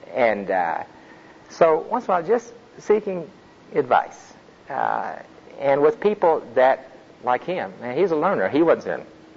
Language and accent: English; Texas, United States; You know, growing up in Texas where it's hot, you love water sports.